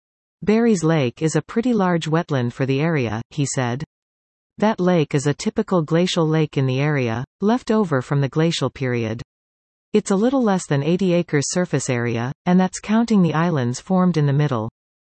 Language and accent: English; Sri Lanka; now in Canada; I come from Sri Lanka and in our country we have jungle monasteries with rock caves.